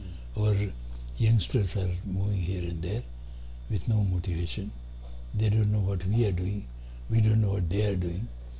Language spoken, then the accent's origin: English; Gujarat, India; as a being Indian, and that too Gujarati Grahastha, is how much at least he should be.